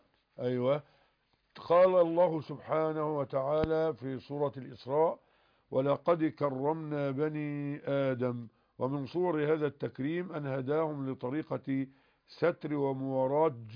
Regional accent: Nile Delta, Egypt; عندنا في الدلتا

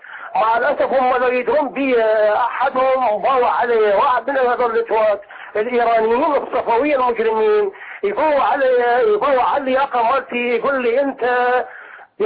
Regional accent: Iraq; اللي عندنا هنا بالعراق ما لهم اي كارة. يعني احنا عندنا بالكلام العربي بالعراقي

